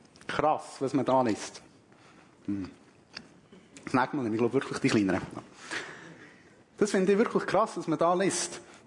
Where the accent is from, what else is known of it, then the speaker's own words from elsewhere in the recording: Frutigen, Bern, Switzerland; Ihr hört sicher auch meinem Dialekt an. Ich komme nicht ganz von Tierachern, ich komme auch nicht von hier, sondern vom schönen Berner Oberland, von Frutigen. Meiner Wurzel, im Ursprung habe ich so ein bisschen im Ekklesia. Bin 24-jährig